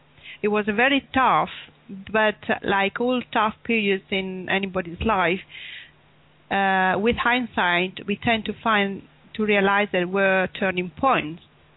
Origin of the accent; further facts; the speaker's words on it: Italy; English is a second language; now in United Kingdom; I'm originally from Italy. I have been living in UK almost for 15 years now, and I've been also working in UK.